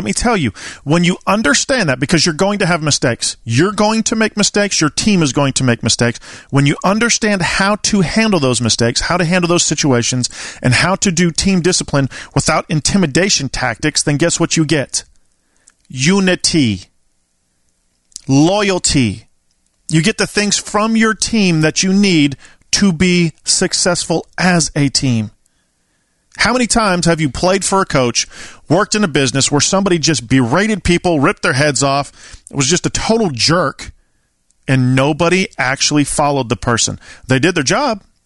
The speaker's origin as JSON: {"language": "English", "region": "California", "country": "United States", "said": "And I am a 49er faithful. Have been forever. We're from California."}